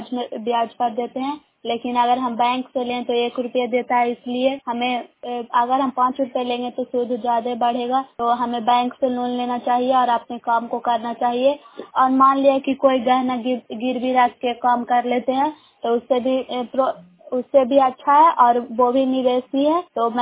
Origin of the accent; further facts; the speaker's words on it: Bairiganj, Bihar, India; ग्राम बैरीगंज post Makrata general अंदा की निवासी हूँ।